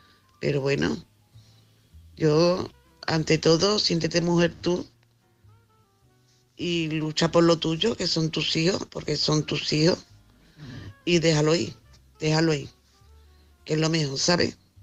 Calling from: Andalusia, Spain; soy de Sevilla, un pueblo.

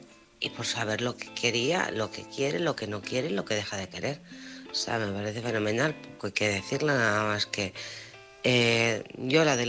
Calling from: Alcorcón, Community of Madrid, Spain; de Alcorcón.

